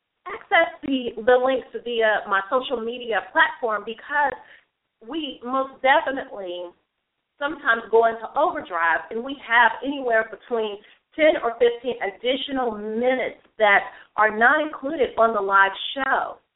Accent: United States; I love being an American.

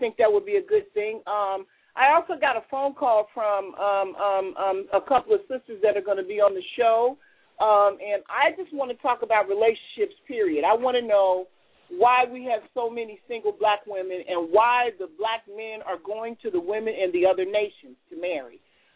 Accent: Cincinnati, Ohio, United States; I am out of Cincinnati, Ohio.

